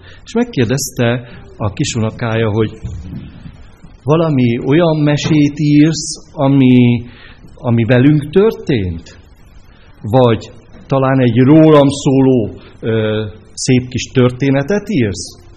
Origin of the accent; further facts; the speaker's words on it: Pécs, Baranya, Hungary; now in Érd, Hungary; a feleségemmel érkeztünk. Igazából eredetileg pécsiek vagyunk mi, de két és fél éve, kicsit több mint két és fél éve, hogy Érdre költöztünk.